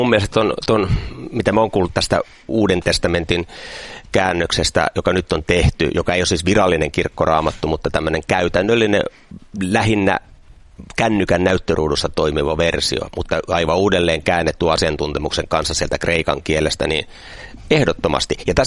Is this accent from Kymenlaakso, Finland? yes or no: yes; Kouvola, Kymenlaakso, Finland; also born or lived in Pori; now in Helsinki, Finland; mä en ole kotosin yhtään mistään, että synnyin Porissa ja perheemme muutti ympäri Suomea mun lapsuuden, mutta lopulta päädyimme Kouvolaan, jossa sitten minä kirjoitin ylioppilaaksi, eli voisin sanoa, että Kouvolasta tässä mielessä, mutta olen toki asunut 30 vuotta Helsingissä, että olenhan minä nyt Helsingistä kotoisin, mutta junan tuoma kuitenkin.